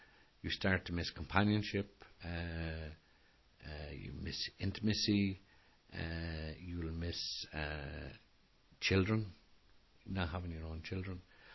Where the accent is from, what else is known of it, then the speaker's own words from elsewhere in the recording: Dublin, Leinster, Ireland; because I grew up in Ballyfermot.